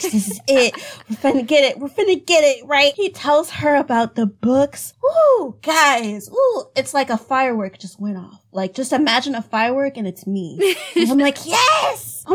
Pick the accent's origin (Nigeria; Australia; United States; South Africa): Nigeria; I'm already from Nigeria. I've been in Nigeria and stuff before